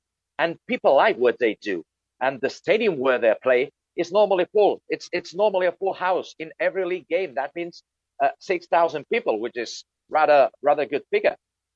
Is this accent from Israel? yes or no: no; Spain; English is a second language; We are not Germans. We are not English. We are not Swede, we are not the Norwegian. We are people that are not strong physically. The Spanish sportsman best attribute is player quality, technical ability.